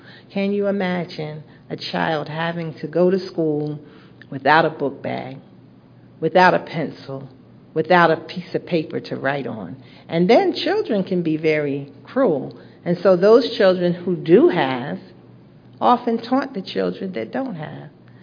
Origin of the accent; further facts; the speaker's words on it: New Jersey, United States; I was raised in New Jersey. My mother's a pastor.